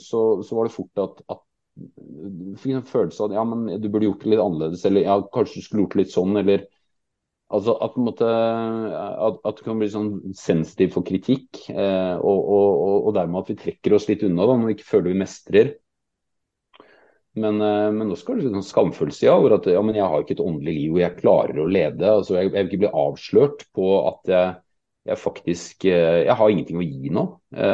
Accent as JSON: {"language": "Norwegian", "region": "Oslo", "country": "Norway", "lives_now": "Hemsedal, Norway", "said": "Vi kom fra Oslo og flytta til Hemsedal"}